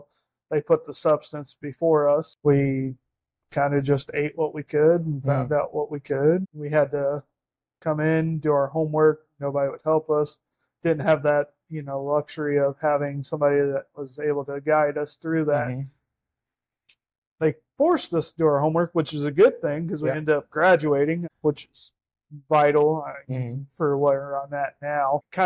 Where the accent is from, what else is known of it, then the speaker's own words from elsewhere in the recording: Ohio, United States; So I was born and raised in Ohio. Was very poor.